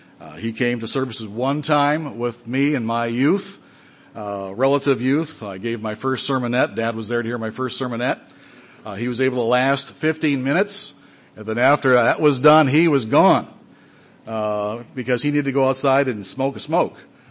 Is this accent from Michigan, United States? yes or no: yes; Detroit, Michigan, United States; I was born in January 1952 in Detroit, Michigan, Detroiter born and bred, lived there most of my life.